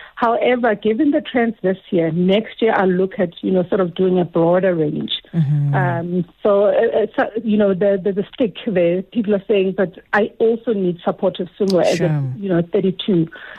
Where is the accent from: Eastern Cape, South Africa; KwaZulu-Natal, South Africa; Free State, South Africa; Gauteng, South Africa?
Gauteng, South Africa; Soweto; born and raised in Soweto, one of five kids, mom to two boys